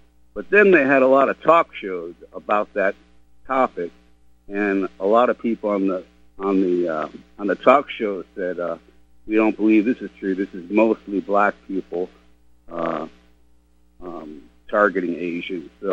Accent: New York, United States; I grew up in New York. I wouldn't go into there, a lot of areas.

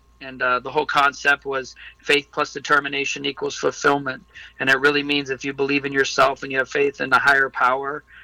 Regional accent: Pittsburgh, Pennsylvania, United States; My father, when he got out of the military, I grew up in Pittsburgh.

